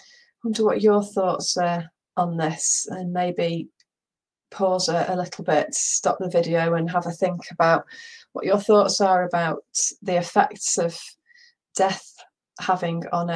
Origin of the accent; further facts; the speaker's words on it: North West England, United Kingdom; So I'm from Cheshire, the other side of the country.